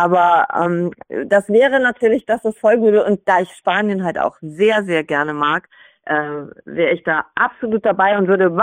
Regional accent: Hamburg, Germany; ich bin ja aus Hamburg und ich war 2-mal deutsche Jugendmeisterin im Handball.

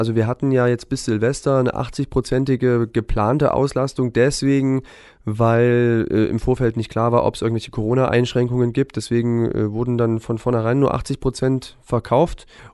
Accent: Leipzig, Saxony, Germany; Bei uns in Leipzig, wo ja meine Heimatstadt ist

